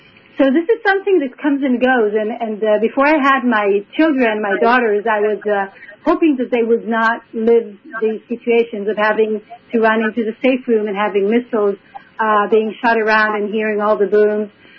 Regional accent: Israel; I am from Israel, I would say crazy Israel these days, and I am in Israel, yes.

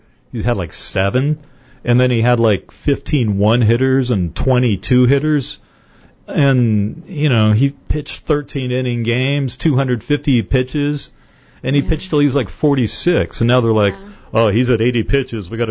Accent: California, United States; you know, I got a friend, we're both from Northern California

